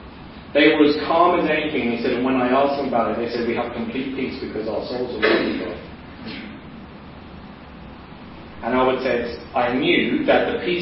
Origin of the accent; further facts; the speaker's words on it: Eastbourne, South East England, United Kingdom; My hometown, Eastbourne.